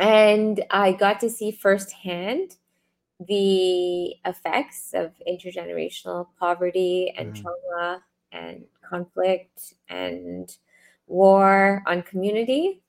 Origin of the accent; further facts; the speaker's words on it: Toronto, Ontario, Canada; I grew up in Toronto, Canada, and I'm the daughter of immigrants